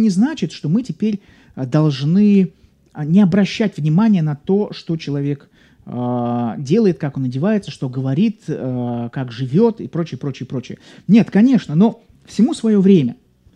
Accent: Saint Petersburg, Russia; Я говорю, я из Санкт-Петербурга.

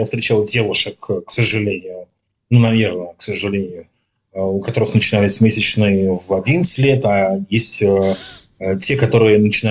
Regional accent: Saint Petersburg, Russia; в мою молодость, например, да, в мою юность, в мое детство, у нас в Петербурге

